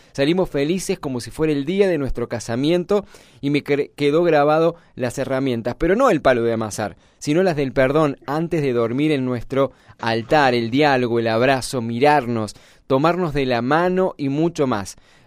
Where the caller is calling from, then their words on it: General Pacheco, Buenos Aires Province, Argentina; mi esposo se llama Marcelo, tenemos 34 años de casados, somos de General Pacheco, provincia de Buenos Aires.